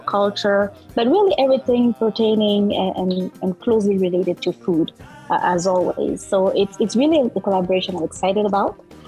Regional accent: Côte d’Ivoire; I was born and raised in Ivory Coast, so I'm Ivorian, but I also have origins in Senegal and Mali and Guinea, so which makes me a proud West African.

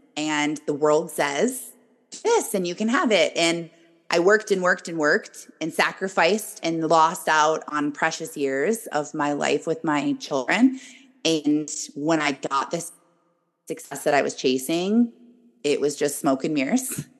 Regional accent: Michigan, United States; No, I am born and raised in Michigan, so I am way up north from you

